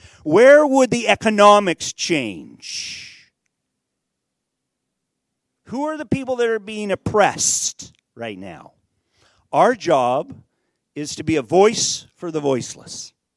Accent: Nigeria; I grew up and I was born in West Africa. I was born in Nigeria. My folks worked in Niger. Niger is mostly in the Sahara Desert.

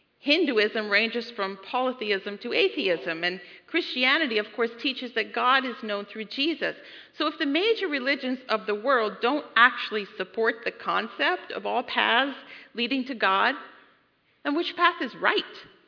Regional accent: Pennsylvania, United States; I grew up in Lancaster County, so that was really, like, unique.

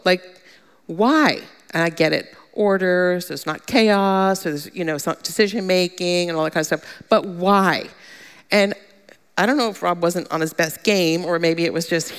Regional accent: Pennsylvania, United States; I came from Pennsylvania, which an area that was fairly conservative religiously.

